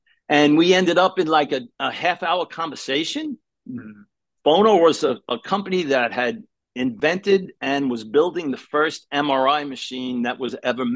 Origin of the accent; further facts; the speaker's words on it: Brooklyn, New York, United States; also born or lived in Macon, Georgia / Raleigh, North Carolina; now in Pomona Park, United States; I currently live in Pomona Park, Florida. I'm born and raised in New York.